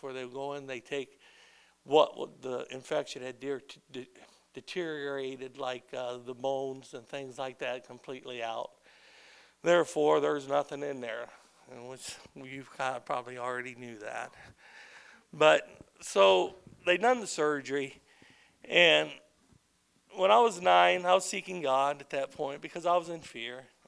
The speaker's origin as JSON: {"language": "English", "town": "Beloit", "region": "Wisconsin", "country": "United States", "tie": "born there", "said": "I was born in Beloit, Wisconsin."}